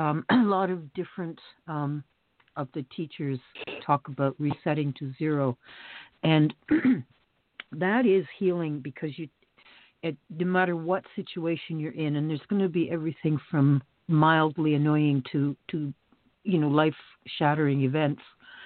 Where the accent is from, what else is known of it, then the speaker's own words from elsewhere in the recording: Canada; I'm Canadian, so I'm like above, I'm north of the border of all this